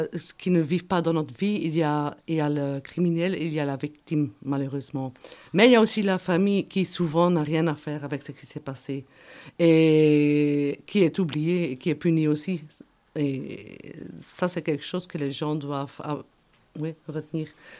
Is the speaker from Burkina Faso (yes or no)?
no; Belgium; On est belge et on doit se grouper pour pouvoir arriver à faire quelque chose.